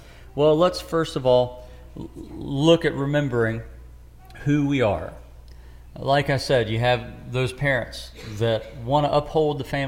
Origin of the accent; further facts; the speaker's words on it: West Virginia, United States; I was raised mostly in Ritchie County, West Virginia.